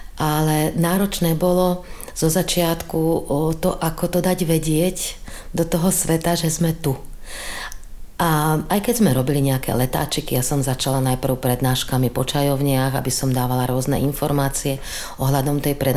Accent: Bratislava, Bratislava Region, Slovakia; born there; ja som sa narodila v Československu, na Slovensku v Bratislave.

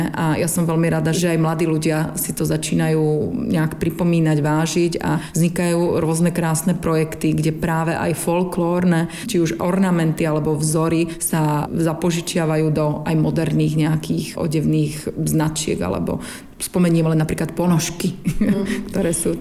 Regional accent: Banská Bystrica, Banská Bystrica Region, Slovakia; now in Prague, Czech Republic; v mojom rodnom meste v Banskej Bystrici, pretože to je krásne mesto s nádherným námestíčkom, obklopené horami

